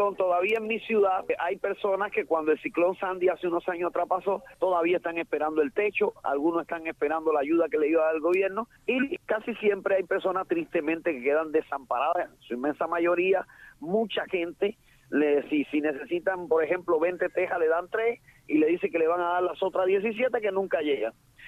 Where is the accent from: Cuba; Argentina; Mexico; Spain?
Cuba; para mí como cubano es una vergüenza que en nuestro país esté ocurriendo cosas como esta.